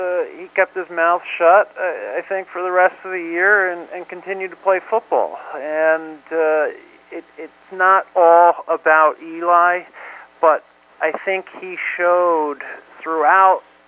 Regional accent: New Jersey, United States; Everybody's got that team that they grew up idolizing. And for me, growing up in New Jersey, it was the Giants.

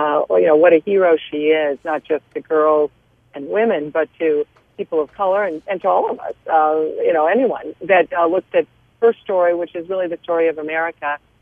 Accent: Ohio, United States; I was growing up in Northern Ohio and going to Michigan games

